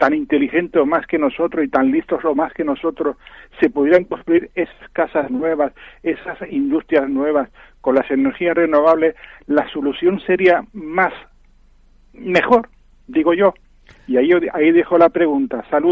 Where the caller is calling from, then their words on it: Mislata, Valencian Community, Spain; de Mislata.